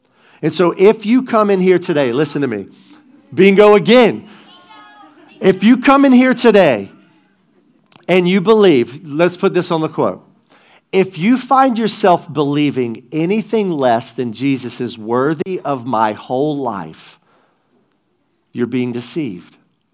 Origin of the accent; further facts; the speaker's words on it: the South, United States; now in Pittsburgh, United States; We didn't grow up watching the NFL. We're from the South, man. We grew up watching ACC college football.